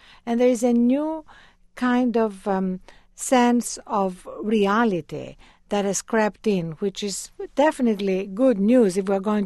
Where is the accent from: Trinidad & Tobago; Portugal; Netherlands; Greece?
Greece; Athens, Attica; English is a second language; moved away as an adult; now in United States; growing up in Athens and knowing a lot of people who were coming to America in pursuit of a better life.